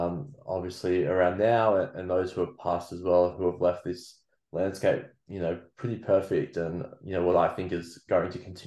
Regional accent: Boorowa, New South Wales, Australia; So I grew up down in Wiradjuri country, down in a small country town called Boorowa, down in between Young Yass and Cowra. My mum was a school teacher and got posted down there after she finished uni at Sydney, and grew up down there

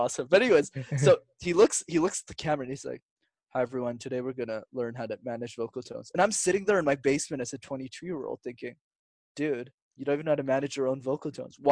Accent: Canada; They were very nice because we're Canadian.

